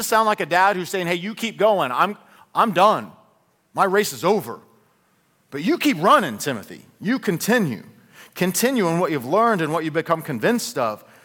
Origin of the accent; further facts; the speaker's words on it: Fort Morgan, Colorado, United States; But Fort Morgan is my hometown.